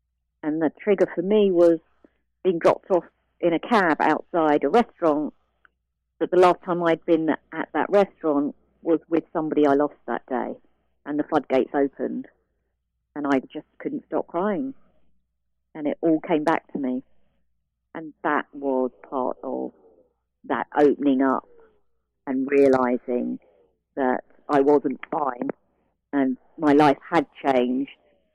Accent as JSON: {"language": "English", "country": "United Kingdom", "said": "Being a Brit"}